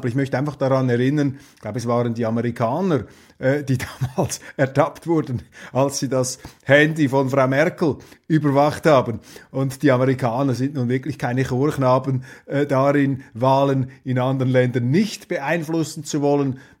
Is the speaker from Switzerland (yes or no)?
yes; Switzerland; Da sind wir Schweizer natürlich speziell hellhörig gegenüber solchen schiefen Klängen